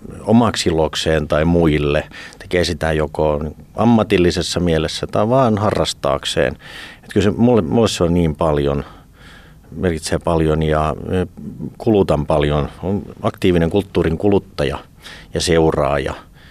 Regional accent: Köyliö, Satakunta, Finland; Mä oon viettänyt nuoruuteni tuolla Köyliössä, Lallintalon juuressa

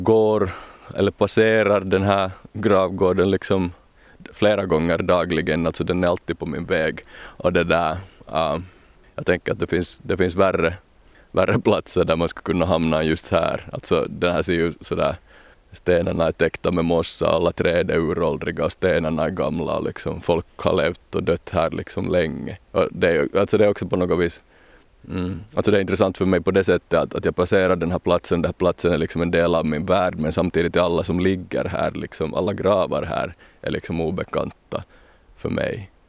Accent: Kokkola, Central Ostrobothnia, Finland; Alltså jag har nog jobbat länge på en bok om just Kokkola som är min hemstad.

